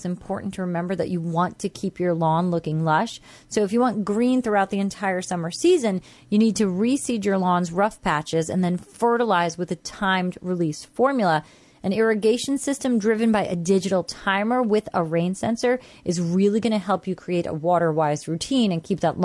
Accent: Long Island, New York, United States; I'm from Long Island. Sometimes we're not that bright.

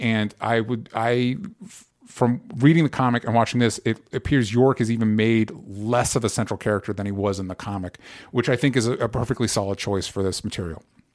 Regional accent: the South, United States; growing up in the South, militias were predominantly a dude thing

